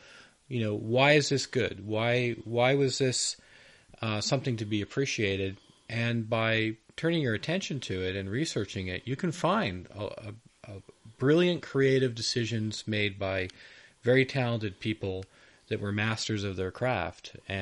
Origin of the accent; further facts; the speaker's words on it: California, United States; But since I grew up in the Bay Area, I figured I would do my undergraduate work here in Berkeley